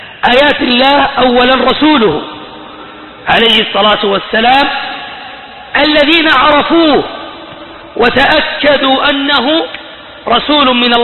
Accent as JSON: {"language": "Arabic", "country": "Saudi Arabia", "said": "قلت لهم أنا سعودي."}